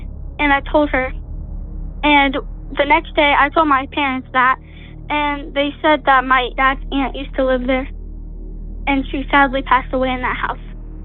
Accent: Indiana, United States; I'm from Indiana, and I'm 11 years old.

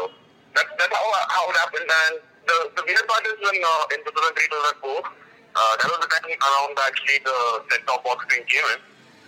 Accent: India; As an Indian, you know, we all grow up watching cricket.

